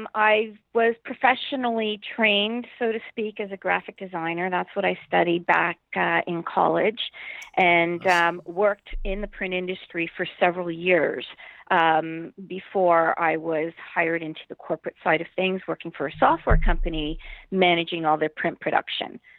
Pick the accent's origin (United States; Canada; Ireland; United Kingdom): Canada; Montreal, Quebec; So, I'm from Montreal originally, but close enough.